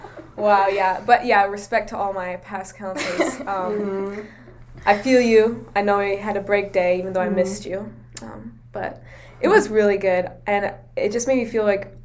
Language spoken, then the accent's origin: English; Hudson, Wisconsin, United States; I'm from Hudson, Wisconsin as well.